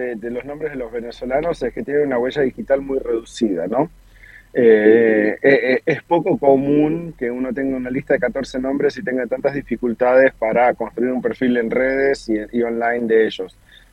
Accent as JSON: {"language": "Spanish", "country": "Argentina"}